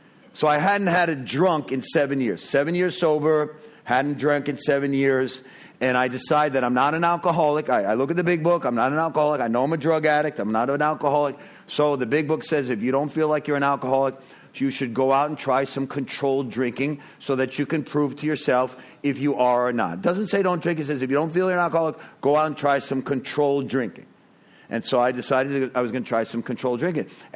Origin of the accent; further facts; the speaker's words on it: New York, United States; I'm Italian. I'm from New York.